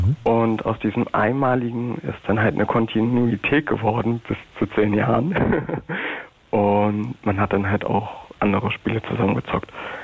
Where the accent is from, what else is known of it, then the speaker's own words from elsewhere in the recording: Berlin, Germany; ich komme aus Berlin.